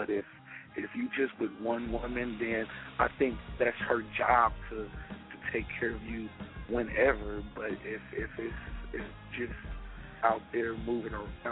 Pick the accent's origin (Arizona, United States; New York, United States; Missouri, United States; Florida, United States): Missouri, United States; Canton; now in Philadelphia, United States; I want to start with Philadelphia and also my hometown, Canton, Missouri.